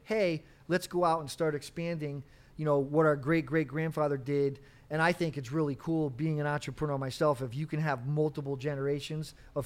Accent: West Haven, Connecticut, United States; So I grew up in West Haven. I moved to Fairfield for 1 year and then I got married, moved to Milford.

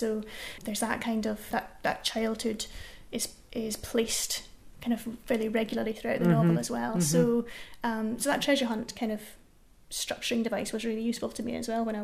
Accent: Edinburgh, Scotland, United Kingdom; So I'm from Edinburgh

